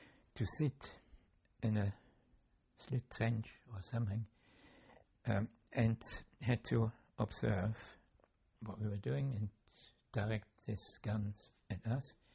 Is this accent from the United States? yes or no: no; United Kingdom; And we knew that we were British, so we fired at them.